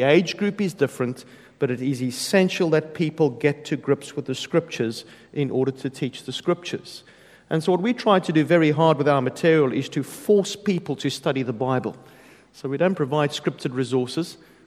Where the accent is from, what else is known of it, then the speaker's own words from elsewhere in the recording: South Africa; now in United Kingdom; I'm a South African, so it's going to take you a while to get used to my accent. We've been living in the UK for 10 years.